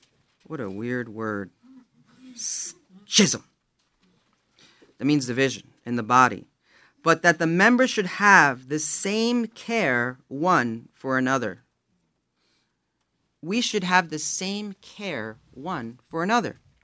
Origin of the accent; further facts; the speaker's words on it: Jersey City, New Jersey, United States; I grew up in Jersey City, went to college in New York City.